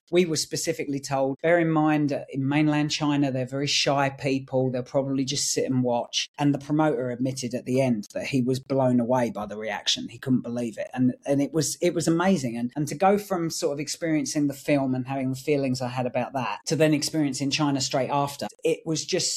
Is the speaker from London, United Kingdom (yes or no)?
no; Isle of Sheppey, South East England, United Kingdom; now in Deal, United Kingdom; I live in Deal. I grew up on the Isle of Sheppey, so I'm Kent born and bred.